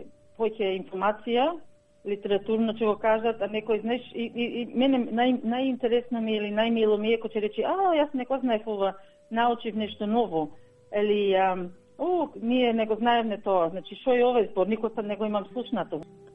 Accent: Wollongong, New South Wales, Australia; Јас сум родена во Австралија, живеам во градот Волонгон, живеам цел живот во Волонгон, ние зборуваме македонски дома

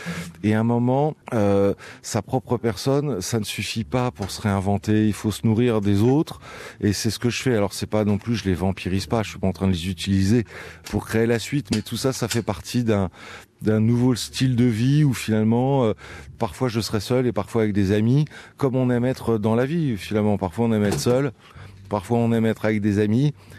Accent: France; en tant que Français

